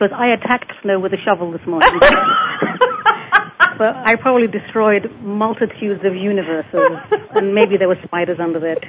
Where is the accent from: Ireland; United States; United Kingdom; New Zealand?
United Kingdom; England; we grew up in England